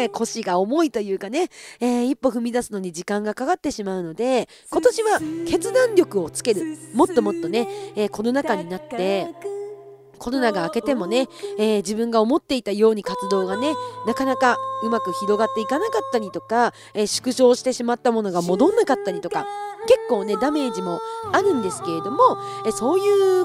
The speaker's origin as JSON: {"language": "Japanese", "town": "Kushiro", "region": "Hokkaido", "country": "Japan", "tie": "born or raised there", "said": "いつもそれこそね年始は地元の釧路で、まあ、釧路市のね観光大使でもありますので"}